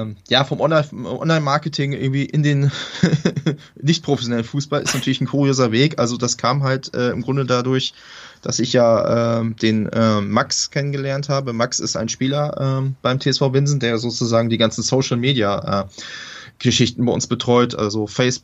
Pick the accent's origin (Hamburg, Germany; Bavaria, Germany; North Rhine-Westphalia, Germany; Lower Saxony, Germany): North Rhine-Westphalia, Germany; Gütersloh; Genau, also ursprünglich komme ich aus Ostwestfalen.